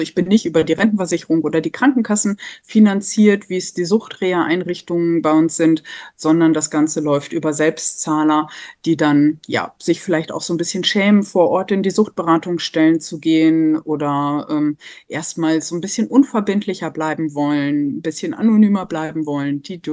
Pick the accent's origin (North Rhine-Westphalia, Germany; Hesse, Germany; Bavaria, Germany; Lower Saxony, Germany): Lower Saxony, Germany; ich komme aus dem Osnabrücker Land